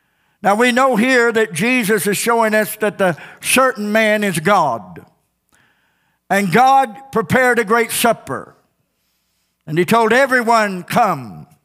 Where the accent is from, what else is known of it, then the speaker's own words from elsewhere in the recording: Missouri, United States; I grew up here in Missouri, and morning was called breakfast.